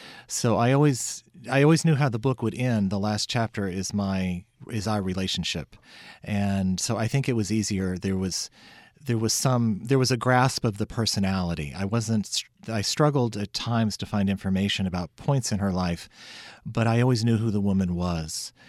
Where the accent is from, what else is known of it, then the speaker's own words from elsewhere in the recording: Fort Worth, Texas, United States; But I remember growing up in Fort Worth, Texas, her books on the coffee table in my grandparents' house.